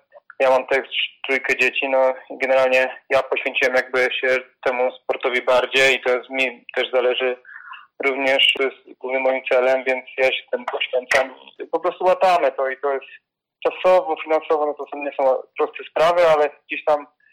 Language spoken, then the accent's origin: Polish; Lubliniec, Silesian Voivodeship, Poland; ja jestem wiadomo z Lublińca